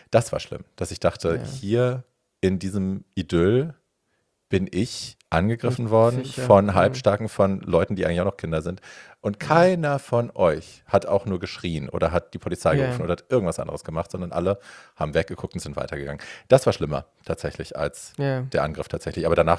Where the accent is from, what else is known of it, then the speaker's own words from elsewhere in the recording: Hofheim, Germany; Und es war am helllichten Tag in der Fußgängerzone bei uns in Hofheim. Also das war ja ein kleines, beschauliches Örtchen, 25.000 Einwohner, wohlhabend.